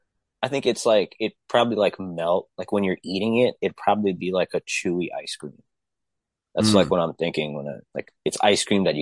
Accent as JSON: {"language": "English", "country": "Philippines", "said": "I got to stop and explain to people, no, I'm actually Filipino. I'm Asian"}